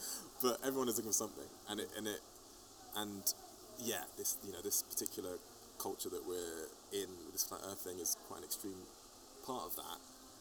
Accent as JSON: {"language": "English", "region": "England", "country": "United Kingdom", "said": "us being English has helped, actually, often, you know, they're interested in us too, because we're from England and we come from a different culture"}